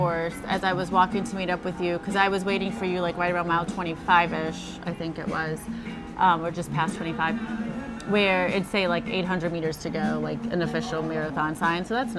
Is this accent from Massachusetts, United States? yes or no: yes; Massachusetts, United States; I grew up in Massachusetts, so, you know, Mass holds for Boston and all of that.